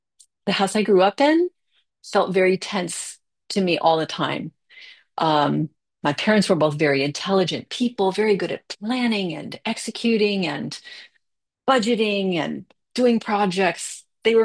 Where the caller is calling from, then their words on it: Mountain View, California, United States; I'm zooming in from Mountain View, and I'm really happy to be here today.